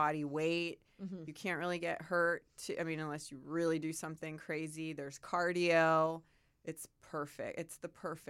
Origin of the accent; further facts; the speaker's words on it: Midwest, United States; also born or lived in Chicago; I'm so glad I grew up in the Midwest. I love it.